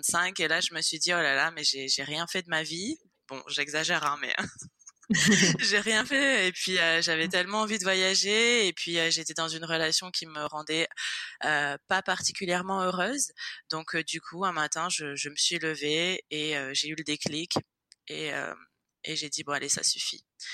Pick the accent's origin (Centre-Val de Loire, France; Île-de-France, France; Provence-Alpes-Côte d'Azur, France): Provence-Alpes-Côte d'Azur, France; Nice; moved away as an adult; now in United States; moi je suis niçoise, donc je suis née à Nice, j'ai vécu 25 ans à Nice et avant de partir en Floride, j'étais à Nice.